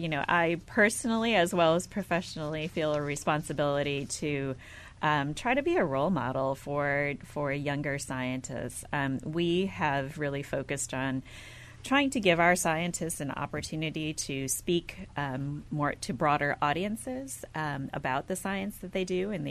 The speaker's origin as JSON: {"language": "English", "region": "Wisconsin", "country": "United States", "tie": "born or raised there", "said": "I was born and raised in the Midwest, mm-hmm, outside of Milwaukee, Wisconsin."}